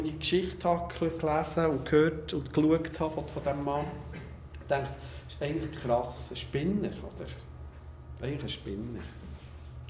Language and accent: German; Australia; Wir Australier sind gut in was?